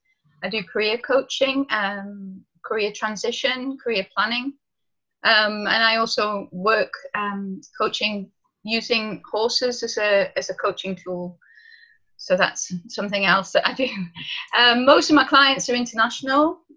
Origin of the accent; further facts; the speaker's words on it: England, United Kingdom; now in Netherlands; I'm British. I come from the north of England. I've been living for the last 30 years in Holland, in the Netherlands. I'm based in a little village north of Amsterdam.